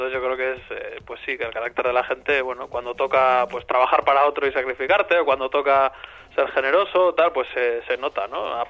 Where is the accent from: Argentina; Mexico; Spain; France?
Spain; San Sebastián, Basque Country; Yo soy de San Sebastián, aquí llueve mucho